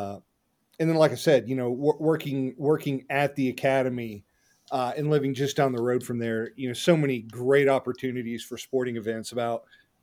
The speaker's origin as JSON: {"language": "English", "town": "Atlanta", "region": "Georgia", "country": "United States", "said": "I've got a soft spot in my heart for Deion. I'm from Atlanta. Atlanta Braves fan forever."}